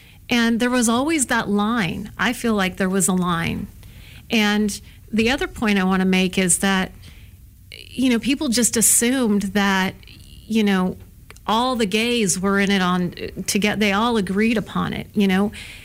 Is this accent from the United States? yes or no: yes; North Carolina, United States; born there; also born or lived in Alaska / California / Oregon / Washington; I've lived in Alaska, California, Oregon, Washington. I was born in North Carolina.